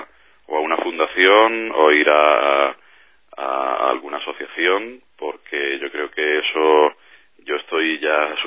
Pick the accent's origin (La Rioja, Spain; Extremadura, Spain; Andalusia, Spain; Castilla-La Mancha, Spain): Andalusia, Spain; Málaga; Pero como malagueño yo quiero estar ahí en mi casa.